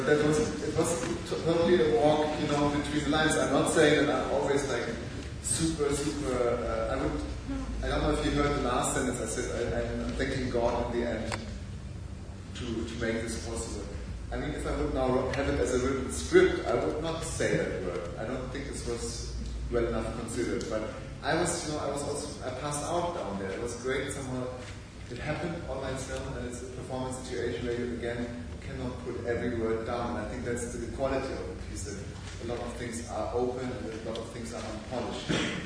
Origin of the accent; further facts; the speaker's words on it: Germany; I'm more an alien. I come from Germany.